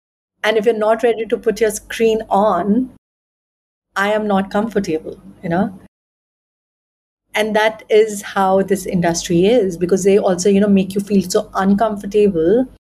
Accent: India; so I come from India, and India is considered to be a, you know, country of Kama Sutra

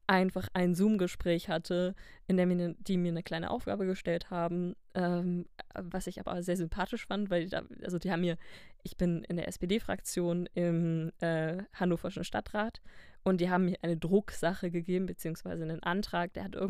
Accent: Leipzig, Saxony, Germany; Also ich komme aus Leipzig und er hat 2 Straßen weiter von mir gewohnt.

